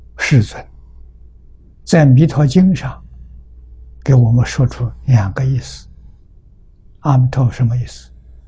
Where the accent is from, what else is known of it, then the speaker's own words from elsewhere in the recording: China; 第十天王，我们中国人叫玉皇大帝